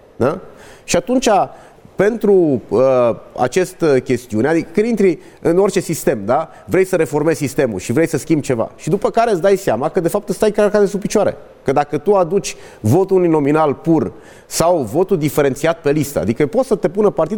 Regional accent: Timiș County, Romania; vă dau cazul Timișului de unde sunt eu

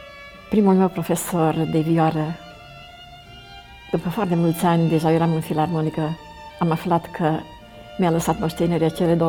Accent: Arad, Arad County, Romania; born there; M-am născut în Arad, într-o familie adventistă.

